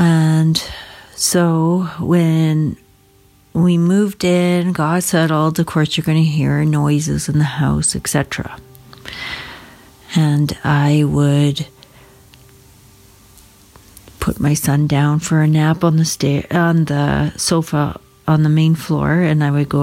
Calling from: Alberta, Canada; I am calling in from Southern Alberta, and I'll just keep my name anonymous.

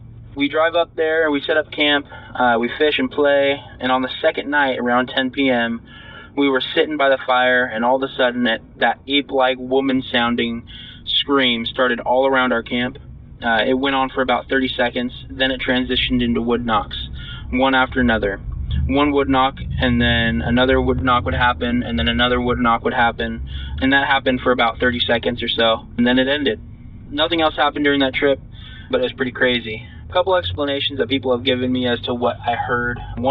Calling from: Washington, United States; from Washington State.

